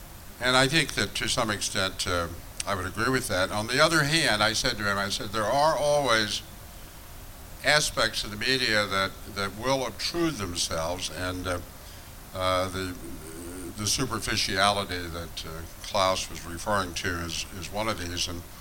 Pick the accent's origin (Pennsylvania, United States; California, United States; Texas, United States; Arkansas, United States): Texas, United States; also born or lived in Indiana; because I spent many years in Indiana, but I'm a Southerner. I was born in Texas and I lived in this state, and my mother's from Mississippi